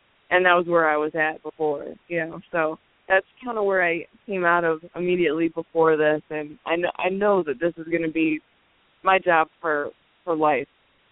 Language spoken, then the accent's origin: English; Toledo, Ohio, United States; Well, I was working in my hometown. We have a world-class, the Toledo Zoo is world-class.